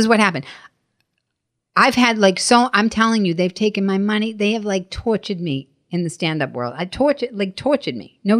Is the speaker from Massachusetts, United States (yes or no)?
yes; Boston, Massachusetts, United States; I wanted to shoot my special in Boston. I'm from Boston.